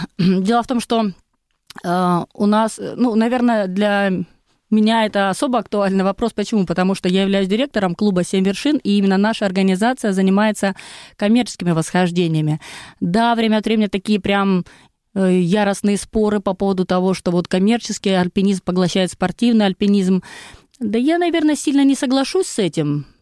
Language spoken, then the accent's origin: Russian; Russia; Я, да, первая россиянка, но не единственная на данный момент.